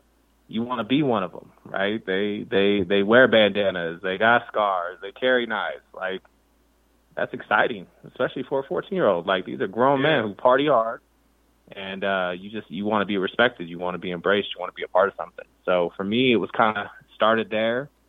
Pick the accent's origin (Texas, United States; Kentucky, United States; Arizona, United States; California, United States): California, United States; growing up in Cali and losing my father at 10 years old